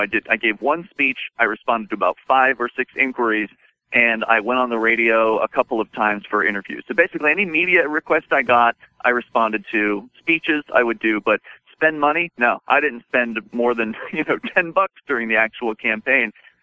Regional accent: Florida, United States; I'm from Florida originally, and this is the number one objection.

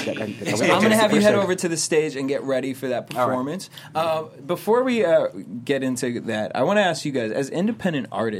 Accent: Massachusetts, United States; I'm from Massachusetts. Y'all rock.

